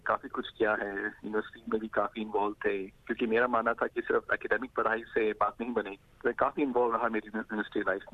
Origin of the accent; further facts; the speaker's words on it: Hisar, Haryana, India; मैं हिसार हरियाणा से हूँ, जो काफी छोटा जगह है, छोटी सिटी है